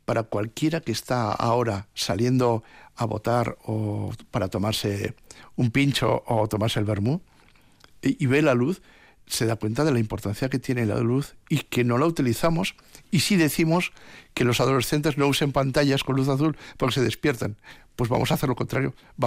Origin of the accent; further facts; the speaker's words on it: Basque Country, Spain; La nutrición, somos vascos, pues tampoco era un pilar.